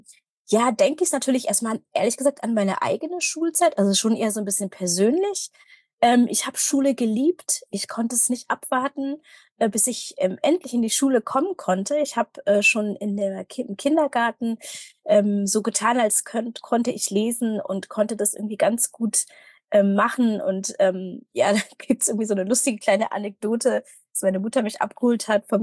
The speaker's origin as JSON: {"language": "German", "region": "Berlin", "country": "Germany", "said": "Ja, ich komme aus Berlin oder lebe in Berlin."}